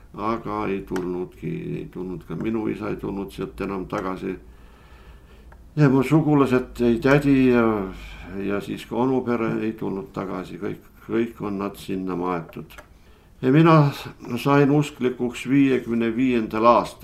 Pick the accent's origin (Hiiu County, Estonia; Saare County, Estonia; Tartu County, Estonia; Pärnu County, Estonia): Pärnu County, Estonia; Tahkuranna; Olen sündinud Pärnumaal Tahkurannas, mereäärses väikeses Tahku külas.